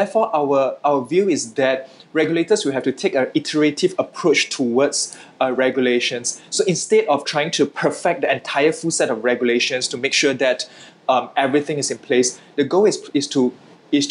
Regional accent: Malaysia; my home country, Malaysia

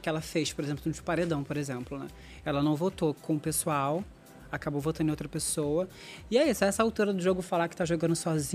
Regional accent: São Gonçalo, Rio de Janeiro, Brazil; eu sou de São Gonçalo também, gonçalense com orgulho, amiga.

